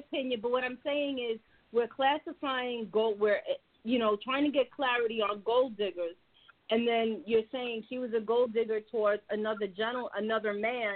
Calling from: Brooklyn, New York, United States; I'm calling from Brooklyn, New York.

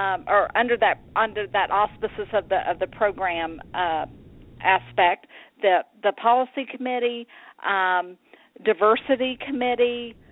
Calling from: Oklahoma, United States; I live in the state of Oklahoma.

